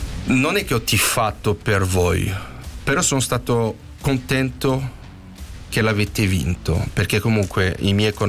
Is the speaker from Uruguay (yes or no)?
no; France; Italian is a second language; non ho mai rinnegato le mie origini, perché sono francese, fiero di esserlo, però calcisticamente, obiettivamente, sono più italiano che francese